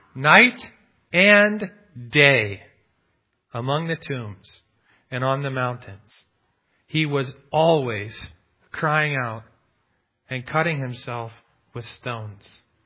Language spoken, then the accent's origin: English; United States; now in Canada; I grew up near Lake Michigan, and we just had a bunch of wet, heavy snow.